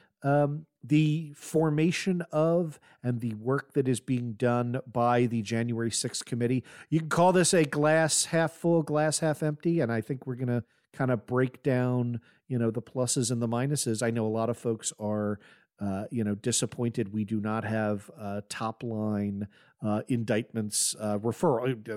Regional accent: United States; It was just a moment that I hadn't experienced in this country as an American since 9/11, right?

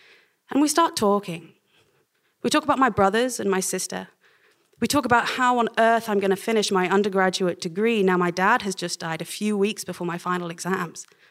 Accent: Oxford, South East England, United Kingdom; despite his growing up in Boston and my growing up in Oxford

